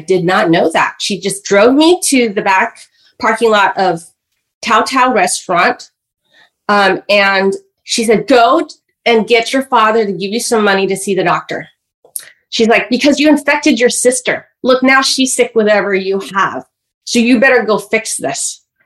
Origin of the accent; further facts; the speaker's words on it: California, United States; born there; And I was born in California. We come from opposite cultures.